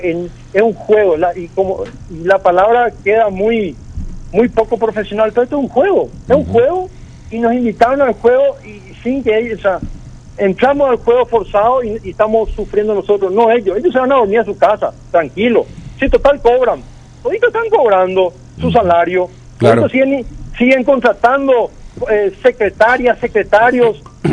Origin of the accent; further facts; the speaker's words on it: Paraguay; Yo soy paraguayo